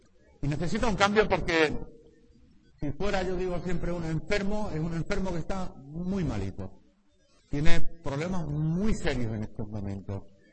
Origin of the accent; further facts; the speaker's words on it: Quintana, Extremadura, Spain; born there; now in Badajoz, Spain; muchas veces cuando me dicen, ¿de dónde eres? Bueno, ¿de dónde vivo? Vivo en Badajoz. ¿Dónde nací? Nací en Quintana. ¿De dónde es tu sangre? Mi sangre es de Guareña. Y se me nota.